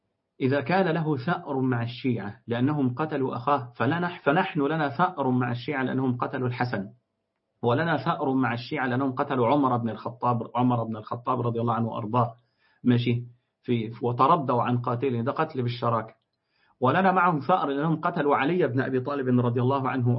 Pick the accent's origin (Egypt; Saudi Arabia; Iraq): Egypt; لأن اسم رجاء الحقيقة عندنا في مصر مشهور إن هو اسم واحدة ست